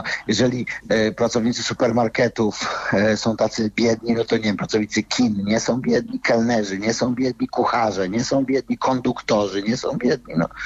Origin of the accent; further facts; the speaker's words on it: eastern Poland, Poland; ja jestem ze wschodu Polski i tam ludzie bardzo chętnie pracowali w niedzielę